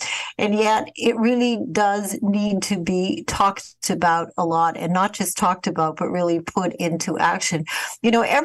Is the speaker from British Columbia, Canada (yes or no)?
no; Winnipeg, Manitoba, Canada; When I think about when I grew up in Winnipeg, Canada, granted it was a few years ago